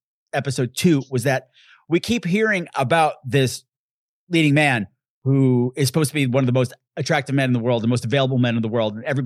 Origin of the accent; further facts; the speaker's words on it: New York, United States; I can say that because I grew up on Long Island. If you grow up on Long Island, you're automatically Irish, Italian, and Jewish just from the air.